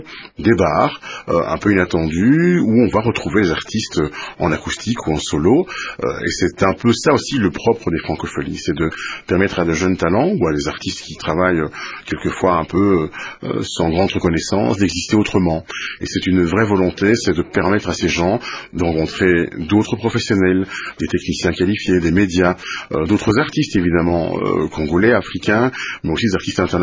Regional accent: Spa, Wallonia, Belgium; en Belgique, à Spa, dont nous sommes originaires, on connaît l'eau de Spa, le circuit Spa Francorchamps, c'est de là qu'on vient.

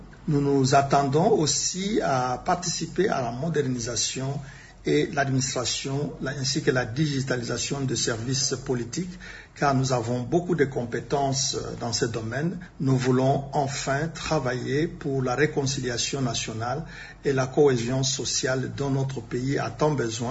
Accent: DR Congo; en tant que Congolais de la diaspora

